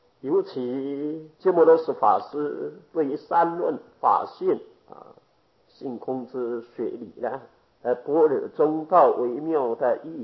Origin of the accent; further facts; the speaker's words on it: China; 所以就合乎我们中国的文法，那个合乎我们中国人的口味，所以对我们中国佛教的影响特别重大